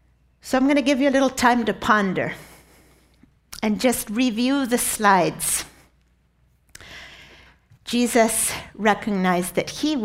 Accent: Argentina; Now, in my youth, growing up in Argentina under a military dictatorship

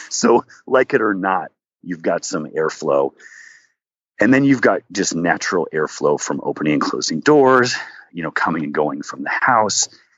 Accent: Maine, United States; I grew up in Maine, and he has a point, for sure.

